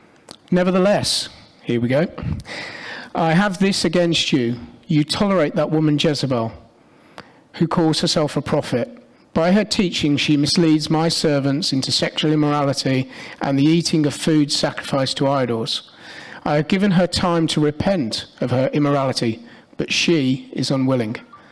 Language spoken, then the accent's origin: English; Birmingham, West Midlands, United Kingdom; I grew up in Birmingham